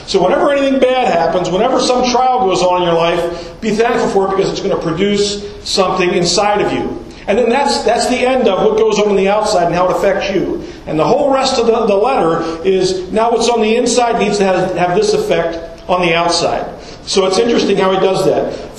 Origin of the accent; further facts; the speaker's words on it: Baltimore, Maryland, United States; That wasn't the way I grew up in Baltimore. It was a little more edge to life and conversation.